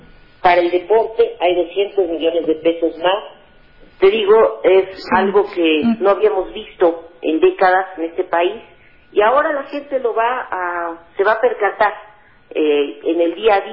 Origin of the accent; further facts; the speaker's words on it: Mexico City, Mexico; yo soy de la Ciudad de México.